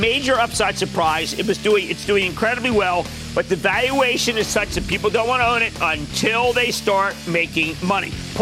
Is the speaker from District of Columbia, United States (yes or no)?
no; New Jersey, United States; Let's go to Steve, my home state of New Jersey.